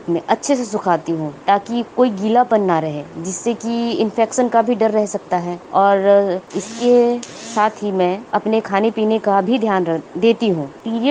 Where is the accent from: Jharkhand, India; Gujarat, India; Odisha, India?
Odisha, India; Bhubaneswar; मैं भुवनेश्वर कलिंग विहार की रहने वाली हूँ। मेरी उम्र 26 है।